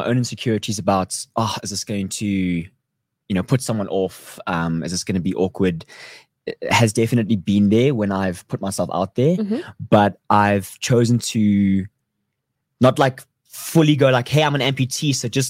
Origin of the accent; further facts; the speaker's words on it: Karoo, South Africa; I'm actually from the Karoo.